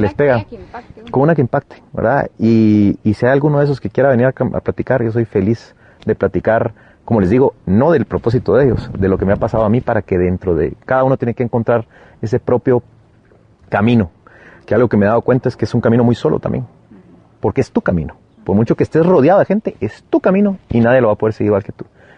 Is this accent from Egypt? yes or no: no; Guatemala; hasta pensar como seres humanos, como guatemaltecos